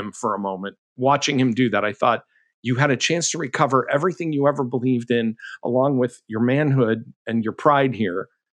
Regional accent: United States; as a Christian, as an American, as a citizen, as a father, as a grandpa

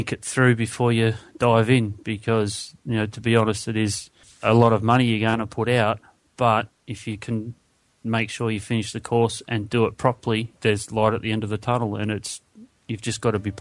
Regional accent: Upton-upon-Severn, West Midlands, United Kingdom; also born or lived in Newcastle, Australia; I'm from Upton-upon-Severn in Worcestershire and also Newcastle, New South Wales, Australia.

